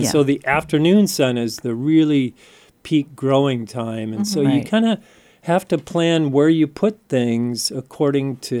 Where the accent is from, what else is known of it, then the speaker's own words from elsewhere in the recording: Seattle, Washington, United States; I'm mostly from Seattle, but okay. I've been up here for about 40 years or so.